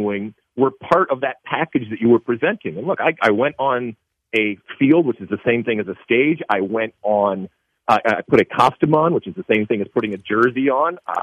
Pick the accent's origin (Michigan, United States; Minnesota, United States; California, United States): Michigan, United States; And look, I grew up in Michigan. The law is you got to play hockey